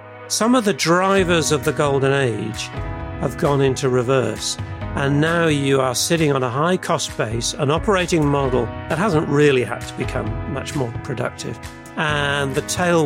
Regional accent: England, United Kingdom; moved away as an adult; now in Australia; Well, as you might hear from my accent, I'm English originally.

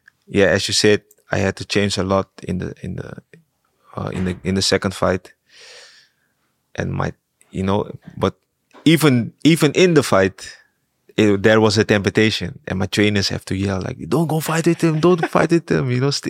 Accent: Amsterdam, North Holland, Netherlands; also born or lived in Suriname; Yeah, I grew up in Amsterdam. So after I came from Suriname, I grew up in Amsterdam. And I love the neighborhood, love the city.

